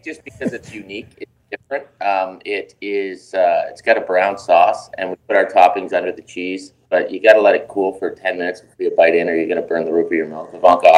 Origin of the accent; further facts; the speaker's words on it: Pictou, Nova Scotia, Canada; I'm from Nova Scotia, think Toronto's out west.